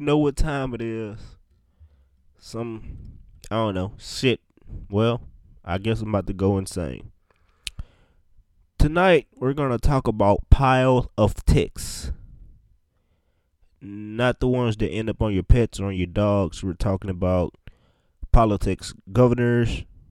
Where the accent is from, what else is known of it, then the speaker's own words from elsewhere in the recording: Mississippi, United States; I'm from Mississippi, and we make some great-ass athletes here.